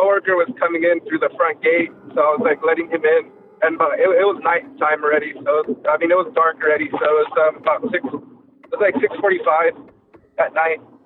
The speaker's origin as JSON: {"language": "English", "region": "California", "country": "United States", "said": "I'm from California. I'm driving into work right now"}